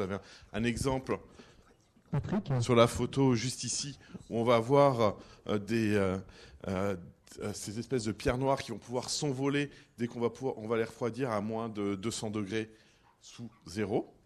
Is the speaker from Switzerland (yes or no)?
no; Montpellier, Occitanie, France; je viens de Montpellier, comme on vous l'a dit précédemment.